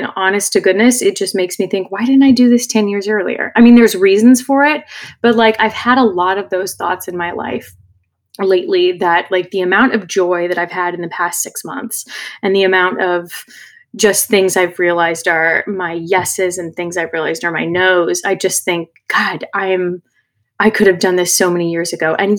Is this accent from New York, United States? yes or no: no; California, United States; growing up in California, the state flower is a poppy. So I always loved seeing them. And so it was kind of like this special connection to my home state and just where I'm from and my roots.